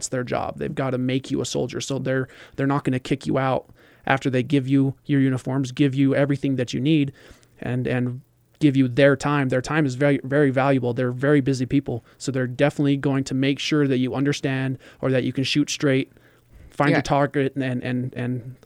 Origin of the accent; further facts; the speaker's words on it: Utah, United States; they found out I'm from Utah